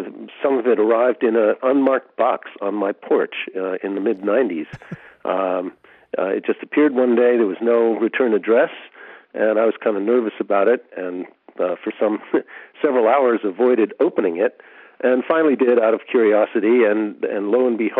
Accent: North Bennington, Vermont, United States; also born or lived in New York; Yes, I was born in New York, but I grew up in North Bennington, Vermont. Big distinction.

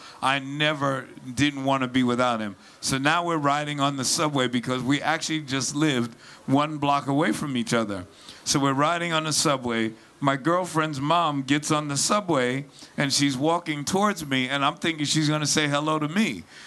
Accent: New York City, New York, United States; we're from New York City

